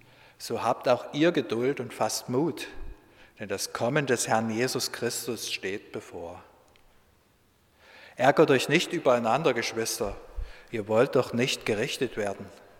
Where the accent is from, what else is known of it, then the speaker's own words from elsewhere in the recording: Germany; kann ich als Deutscher da nur sagen